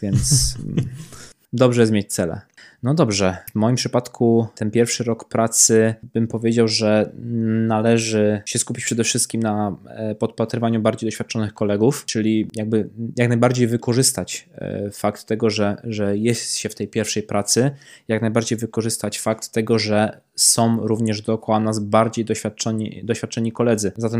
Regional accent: Poznań, Greater Poland Voivodeship, Poland; pochodzę z Poznania

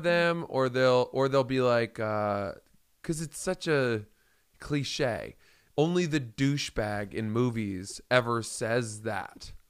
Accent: Maine, United States; I grew up in Maine.

